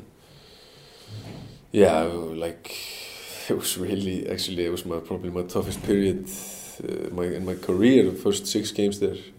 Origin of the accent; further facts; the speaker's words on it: Selfoss, Southern Region, Iceland; Even though if Malmö are playing against my, like, Selfoss, my hometown club, they would like struggle scoring 4 goals in like 20 minutes.